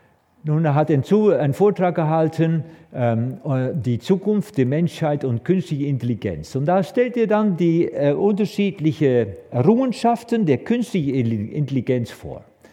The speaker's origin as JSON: {"language": "German", "country": "Netherlands", "second_language": "German", "said": "Ich bin Holländer, ja, ich mache manchmal ein bisschen Fehler also in deutscher Sprache."}